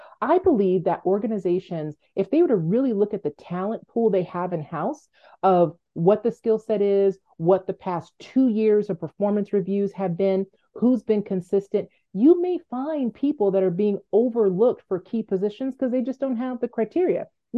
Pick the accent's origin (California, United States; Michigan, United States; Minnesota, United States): California, United States; Los Angeles; I'm from Los Angeles, so they were just really gritty.